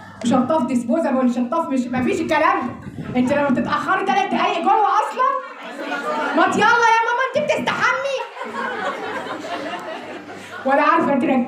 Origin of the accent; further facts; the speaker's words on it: Sohag, Sohag Governorate, Egypt; انا نفسي كنت انا من سوهاج